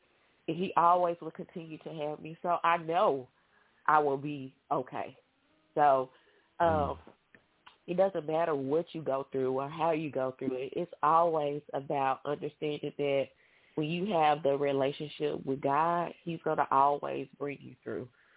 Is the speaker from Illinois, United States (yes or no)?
no; Pine Bluff, Arkansas, United States; being born and raised, I'm from Pine Bluff, born and raised here, went to school here, went to college here.